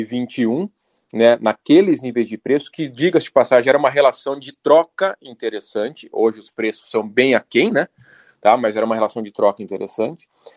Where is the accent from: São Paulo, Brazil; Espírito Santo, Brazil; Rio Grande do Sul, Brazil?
Rio Grande do Sul, Brazil; estou sendo gaúcho demais, né